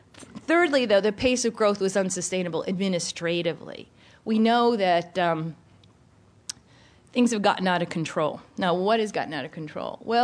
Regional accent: Rhode Island, United States; born there; I was born in Rhode Island, and of course, New England has seen all this before, right?

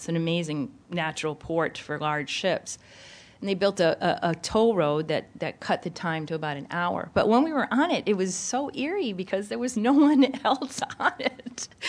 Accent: Rhode Island, United States; born there; I was born in Rhode Island, and of course, New England has seen all this before, right?

